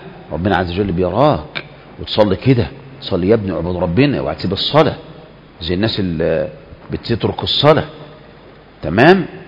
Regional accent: Egypt; في مصر ما عندنا ثلاثة أصول؟

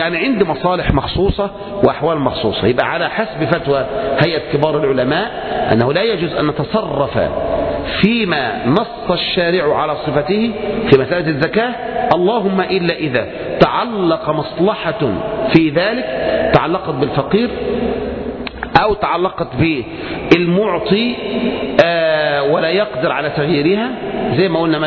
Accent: Egypt; بالذات إحنا عندنا كمصريين يعني الفهلوة موجودة الحمد لله

